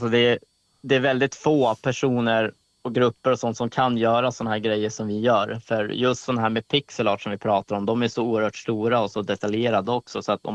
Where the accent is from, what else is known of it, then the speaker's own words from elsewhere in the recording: Strängnäs, Södermanland, Sweden; Och jag är ju själv från Strängnäs